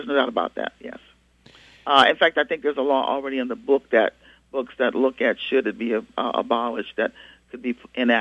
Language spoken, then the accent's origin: English; Baton Rouge, Louisiana, United States; also born or lived in Ohio; but actually I'm a native of Baton Rouge, then moved to Ohio for about 18 years and came back home. So I was born here in Baton Rouge.